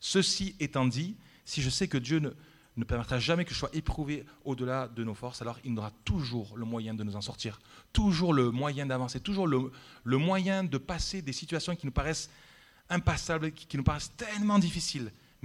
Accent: Nîmes, Occitanie, France; c'est ce que j'ai beaucoup vécu à Nîmes. Dans mon église, là où j'ai grandi

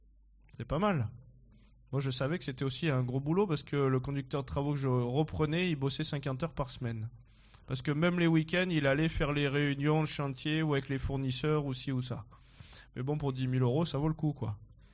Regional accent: Valence, Auvergne-Rhône-Alpes, France; Ma famille, voilà, ils étaient simples, on a grandi en appartement à Valence

